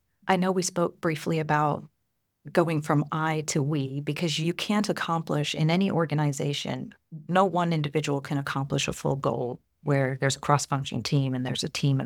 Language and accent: English; Taiwan; moved away as an adult; also born or lived in Hong Kong; now in United States; So I was brought up in Taiwan and Hong Kong, and I came to the United States to get my degrees, and then I started working here.